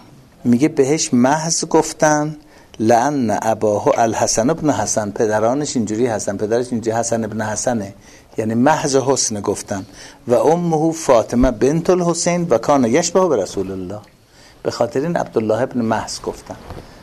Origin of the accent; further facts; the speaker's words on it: Tork, East Azerbaijan, Iran; 40 سال 40 و چند سال پیش که من رفتم تبریز، گفتن اهل کجا هستی؟ گفتم اهل ترک، که تبریز از اطرافشه.